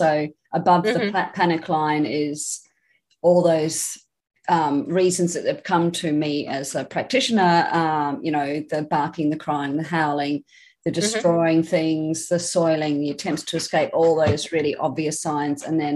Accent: Australia; I am from Australia

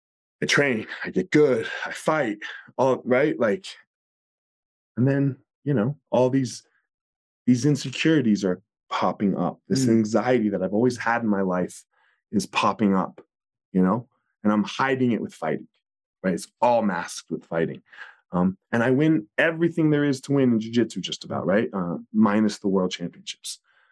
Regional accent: East Coast, United States; I grew up on the East Coast.

